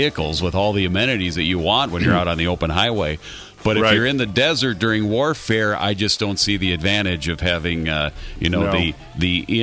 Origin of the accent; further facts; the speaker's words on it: Saginaw, Michigan, United States; born there; I was born in Saginaw, Michigan.